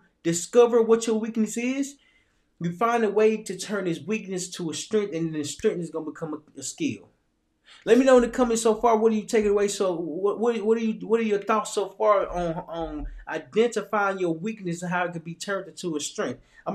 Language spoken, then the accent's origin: English; Little Rock, Arkansas, United States; I'm from Little Rock, Arkansas. I'm a Marine Corps veteran.